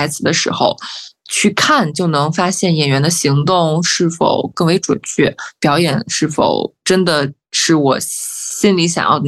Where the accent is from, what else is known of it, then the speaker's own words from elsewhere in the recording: China; now in Russia; 是在俄罗斯待的时间很短的中国人来讲，还是相对比较了解比较贴近这边的剧院的文化的。但是无论如何我也是一个外国人